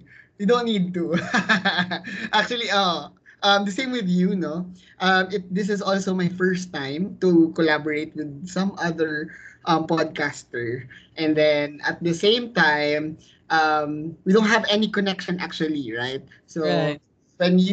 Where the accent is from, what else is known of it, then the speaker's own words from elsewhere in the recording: Talisay City, Western Visayas, Philippines; And I'm from Talisay City, Negros Occidental.